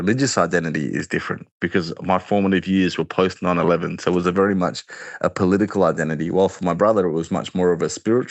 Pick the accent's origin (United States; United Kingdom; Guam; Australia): Australia; Perth, Western Australia; I grew up in East Cannington, in Perth, and it's like it's a mix of people there, like ethnicities. There's a lot of Muslim kids there. There's all sorts of different things. A lot of Aboriginal kids, a lot of Islander kids, a lot of white kids.